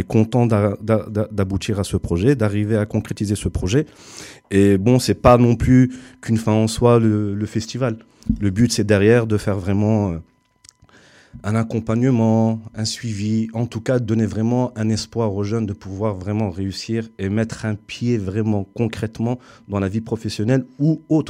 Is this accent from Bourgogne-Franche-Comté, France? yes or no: no; Orléans, Centre-Val de Loire, France; 37 ans, orléanais, natif d'Orléans, La Source. J'ai grandi à La Source.